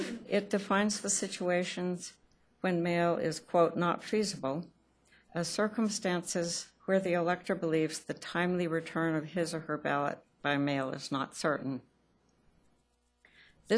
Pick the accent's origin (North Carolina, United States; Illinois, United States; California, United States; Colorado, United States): Colorado, United States; Boulder; I'm from Boulder, Colorado, and I am with Coloradans for Voting Integrity.